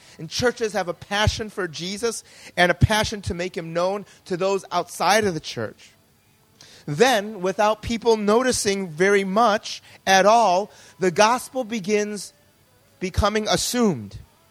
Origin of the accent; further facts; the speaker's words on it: United States; I grew up in the United States. I'm an American-born Korean, and I grew up going to a Korean-American church.